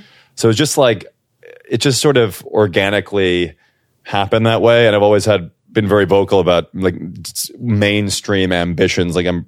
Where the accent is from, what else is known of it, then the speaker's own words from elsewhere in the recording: Chicago, Illinois, United States; a great family growing up in Chicago, amazing childhood, great friends and family.